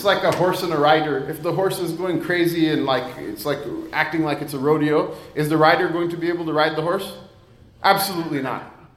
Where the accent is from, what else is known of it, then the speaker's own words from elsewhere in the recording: United States; When I was growing up, I was born and raised in America.